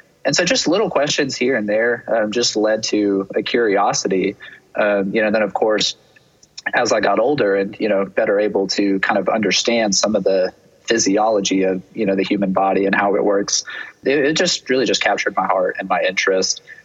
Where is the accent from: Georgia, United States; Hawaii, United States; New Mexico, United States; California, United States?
Georgia, United States; Valdosta; And we grew up in Valdosta, Georgia, you know, a medium-sized town in South Georgia.